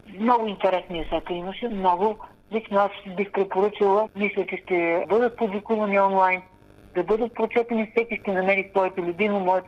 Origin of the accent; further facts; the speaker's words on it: Bessarabia, Ukraine; от Сарабия, от Украина, бих желала да разговарям